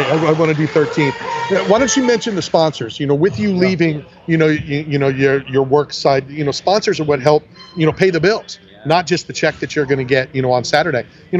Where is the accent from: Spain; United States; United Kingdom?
United States; Philadelphia, Pennsylvania; You know I'm from Philly, right? You know, so yeah, I want to find a good cheesesteak place.